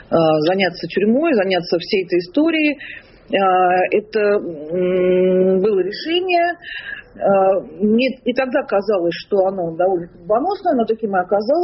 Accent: Russia; что я вот такая россиянка

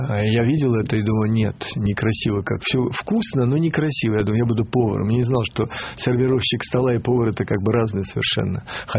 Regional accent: Ulyanovsk, Ulyanovsk Oblast, Russia; а мы уже родились в Ульяновске, вот в этом бараке, скажем.

